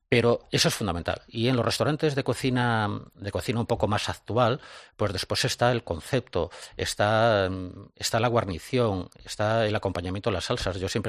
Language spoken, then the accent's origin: Spanish; Galicia, Spain; yo soy de Galicia, de una aldea que se llama Guente, al lado de Negreira, un pueblecito al lado de Santiago.